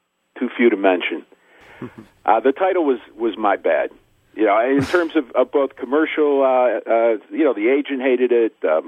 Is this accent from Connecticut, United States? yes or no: no; Miami, Florida, United States; like I was with the Miami Heat back in the 2010-2011 season. You know, it's weird because it's my hometown, and I know the players.